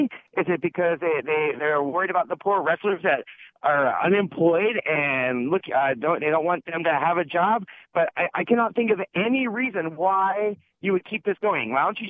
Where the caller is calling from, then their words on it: Las Vegas, Nevada, United States; in Las Vegas.